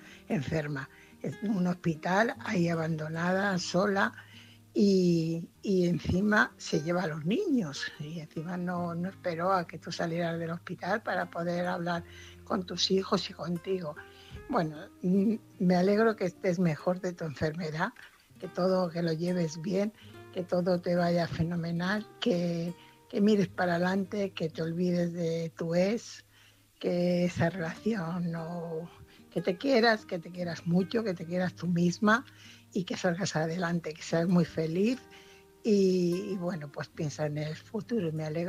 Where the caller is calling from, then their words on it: Fuenlabrada, Community of Madrid, Spain; corresponsal de Fuenlabrada.